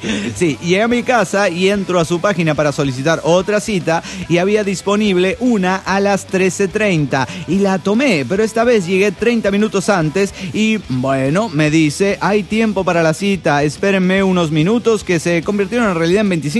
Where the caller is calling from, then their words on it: Cancún, Quintana Roo, Mexico; de Cancún, México.